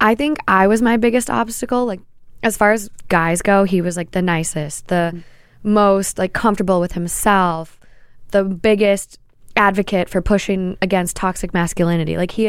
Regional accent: Minnesota, United States; now in Los Angeles, United States; because he's also from Minnesota, but we met out in LA on Hinge.

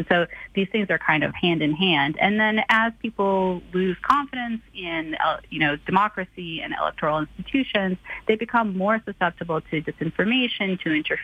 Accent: Canada; now in United States; I'm actually Canadian.

